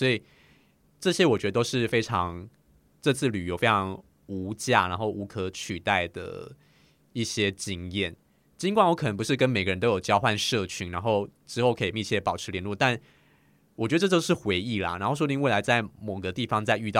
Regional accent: Taiwan; 说我是从台湾来的时候，会莫名其妙有一种骄傲感

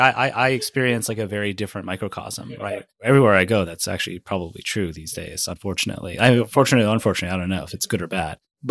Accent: New Orleans, Louisiana, United States; I grew up in New Orleans where crime was always bad.

